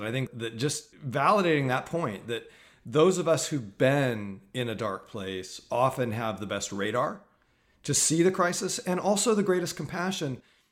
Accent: United States; yeah, I'm an American, born and bred.

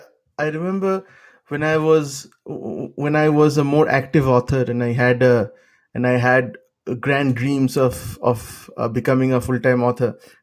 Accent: India; For us growing up in India in those times without social media

